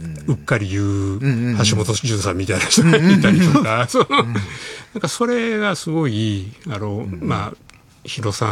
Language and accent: Japanese; Kyoto, Japan; now in Tokyo, Japan; 僕京都が出身なんですよ。だからそのあの事件が起こった1984年っていうのはちょうどね、東京に出てきて1年ぐらいかな